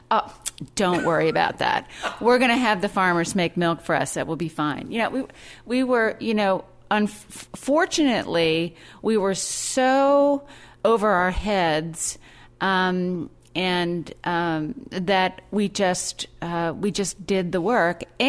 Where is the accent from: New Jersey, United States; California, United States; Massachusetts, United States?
New Jersey, United States; And so I grew up in New Jersey, and I thought, well, if I want to get into the cheese business, sort of fast forward to finding my way to Vermont